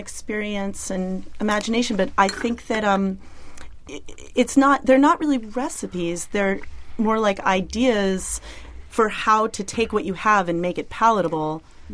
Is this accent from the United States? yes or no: yes; Northeast, United States; Well, I'm from the Northeast, so honestly, I was raised on this.